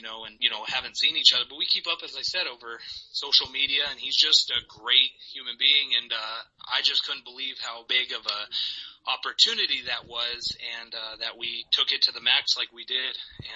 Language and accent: English; Westminster, Colorado, United States; I got the venue in my hometown of Westminster, Colorado. So being, I went to Westminster High School when I, you know, went to high school.